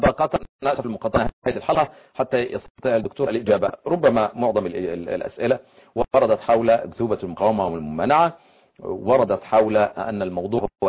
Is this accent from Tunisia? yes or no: no; Qatar